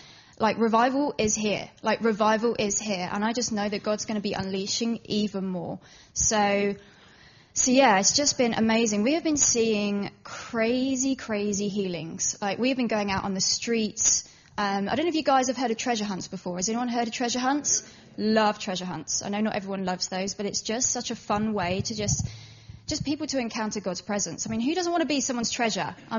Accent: England, United Kingdom; As you can hear, I am actually English. Though people have told me I've got a little bit of a twang, but being married to an American, I'm going to pick up some of the accent.

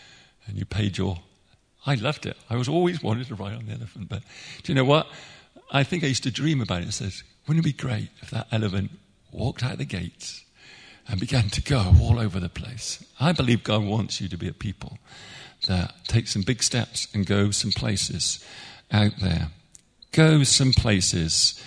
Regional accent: Bristol, South West England, United Kingdom; it took me back to my days where I grew up in Bristol.

